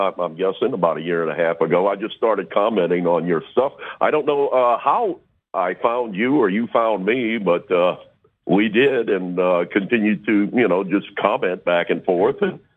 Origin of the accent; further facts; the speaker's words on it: Lafayette, Louisiana, United States; accent: Cajun; And I'm originally from Louisiana, Lafayette, Louisiana, where the flooding just took place.